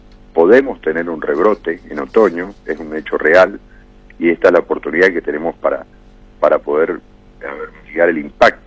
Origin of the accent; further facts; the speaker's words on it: Mendoza, Argentina; si somos los mendocinos y los argentinos